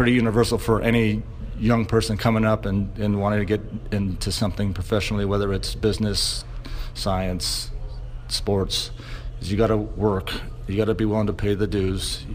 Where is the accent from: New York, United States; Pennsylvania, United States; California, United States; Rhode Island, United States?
California, United States; I was aware of athletic trainers growing up in the Bay Area and who the athletic trainers were with the various teams.